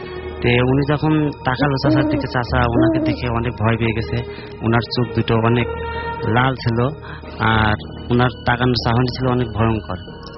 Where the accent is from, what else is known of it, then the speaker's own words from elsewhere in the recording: Alamdanga, Khulna Division, Bangladesh; আমার গ্রামের বাড়ি হচ্ছে চুয়াডাঙ্গা জেলার আলমডাঙ্গা থানা